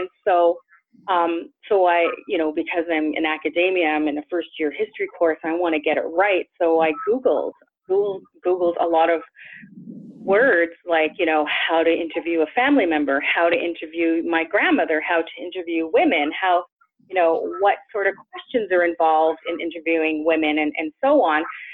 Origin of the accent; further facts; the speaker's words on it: Attawapiskat, Ontario, Canada; I'm from Attawapiskat First Nation.